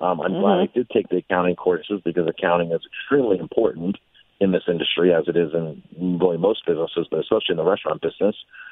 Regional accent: Ellenville, New York, United States; I grew up in Ellenville. My family moved here when I was 9.

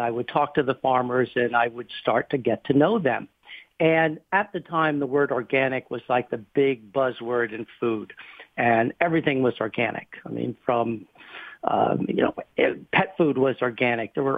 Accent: New Jersey, United States; So growing up, I grew up in New Jersey and, you know, my parents shopped in a supermarket.

